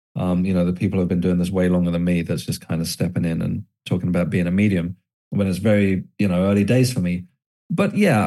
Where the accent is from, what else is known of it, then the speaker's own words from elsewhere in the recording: South East England, United Kingdom; as a kid, growing up in the 80s and 90s, I grew up on the Isle of Wight, and I wandered into an esoteric bookshop in a place called Ryde on the Isle of Wight.